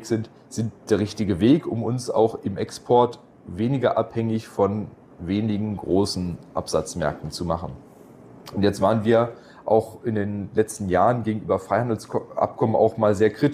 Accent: Stuttgart, Baden-Württemberg, Germany; wenn ich als Stuttgarter muss ich sagen

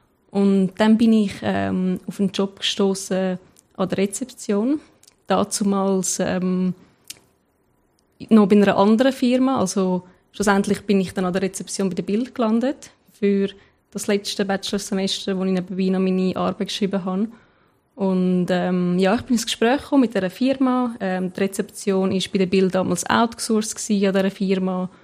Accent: Zurich, Switzerland; Ich bin in Zürich aufgewachsen, habe eine Schule in Zürich gemacht.

